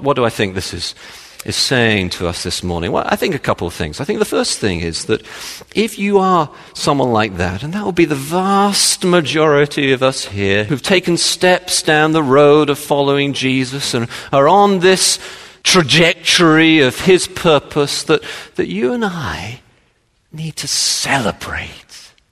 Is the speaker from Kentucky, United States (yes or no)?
no; Texas, United States; in case you didn't realize, I'm from Texas.